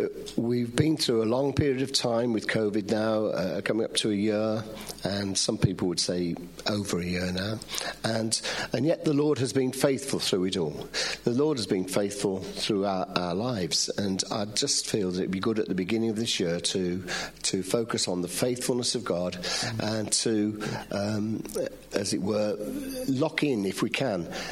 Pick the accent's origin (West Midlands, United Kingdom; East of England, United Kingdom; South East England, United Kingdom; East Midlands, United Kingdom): West Midlands, United Kingdom; I was born and bred in Elim, in the Black Country at Langley Elim Church.